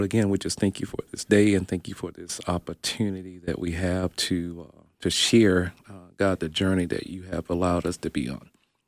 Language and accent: English; Tupelo, Mississippi, United States; born there; Again, I was born right here in South Tula, Tupelo, Mississippi, to a sharecropper and my mom, who worked on some of the properties around to raise six kids.